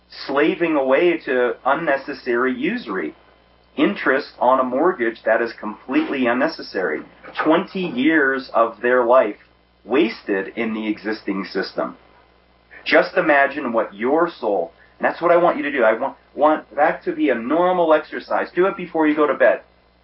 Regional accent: Northeast, United States; And I'm from the Northeast, and normally that's all we do is rip on each other.

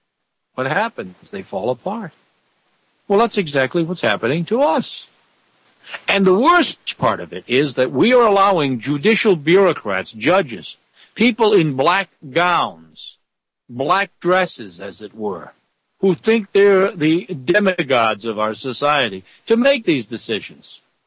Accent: Rhode Island, United States; So now here in my home state of Rhode Island

